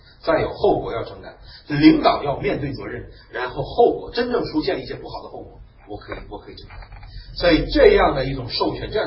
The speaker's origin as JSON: {"language": "Chinese", "country": "China", "said": "就是我们中国人所希望认人的话是很注重用人为贤的。"}